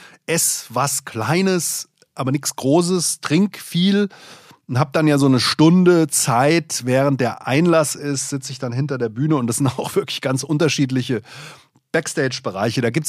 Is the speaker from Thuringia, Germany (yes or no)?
no; Langen, Hesse, Germany; ich bin ja in Langen aufgewachsen